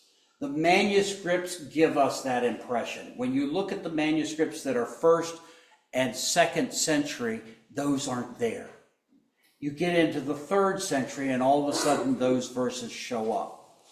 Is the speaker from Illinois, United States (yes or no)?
yes; Chicago, Illinois, United States; No, I'm not. I'm from Chicago. I just speak funny.